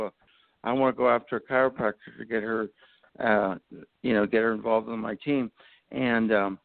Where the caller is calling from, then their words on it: Charlotte, North Carolina, United States; and I'm calling from the Charlotte area.